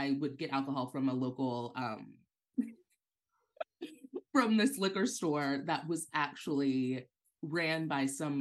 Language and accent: English; St. Louis, Missouri, United States; also born or lived in New York; now in Los Angeles, United States; I'm from St. Louis, Missouri, that lovely place. I lived in New York for about 10 years, moved to LA a few years ago.